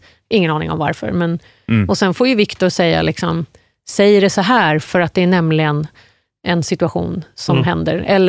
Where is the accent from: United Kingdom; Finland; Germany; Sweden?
United Kingdom; Surrey, South East England; Swedish is a second language; Jag kommer från Surrey, sydvästra London. Okay. Det är absolut middle class, upper class kind of.